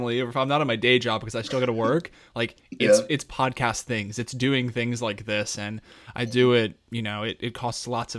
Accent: New Jersey, United States; born there; also born or lived in Colorado; now in Washington, United States; I was born in Jersey, moved to Colorado. Now here I am in Virginia, and I'm in DC

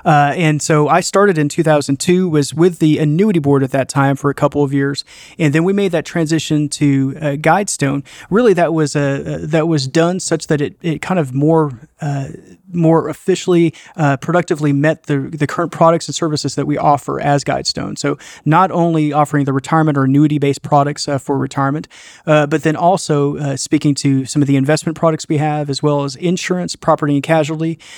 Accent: Dallas-Fort Worth, Texas, United States; I was born and raised in a Southern Baptist church here in the Dallas-Fort Worth

